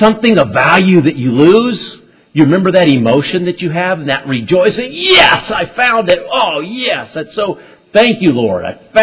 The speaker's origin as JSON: {"language": "English", "country": "Honduras", "tie": "born or raised there", "said": "So I grew up in Honduras, and I love soccer. I grew up playing soccer."}